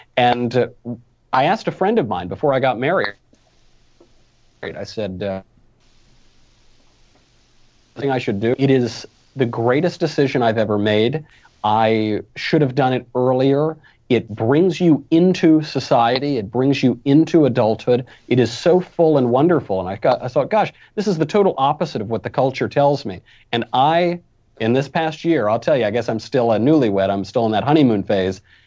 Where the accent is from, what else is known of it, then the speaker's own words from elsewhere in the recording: New York, United States; now in Los Angeles, United States; You know, I am a transplant, and actually when I moved from New York, I drove out here.